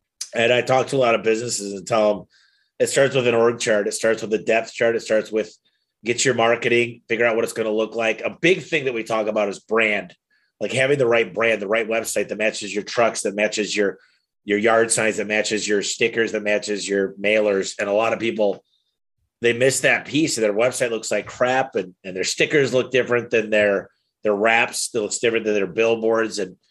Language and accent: English; Michigan, United States; now in Arizona, United States; We're pretty big here in Arizona. I'm from Michigan.